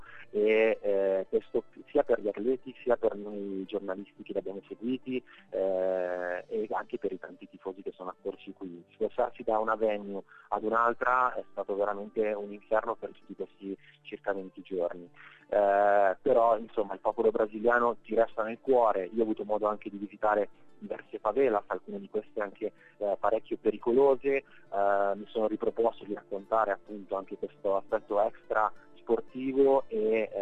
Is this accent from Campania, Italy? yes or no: no; Milan, Lombardy, Italy; Diciamo che da milanese, da italiano